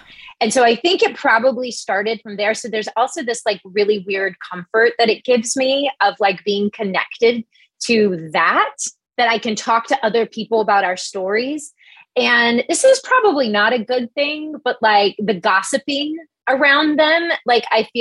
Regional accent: the South, United States; It's like in me since birth. I'm from the South.

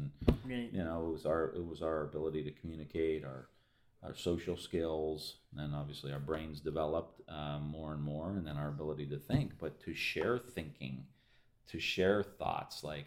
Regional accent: Ireland; as an Irishman, I say the pub, you know, it was a public house.

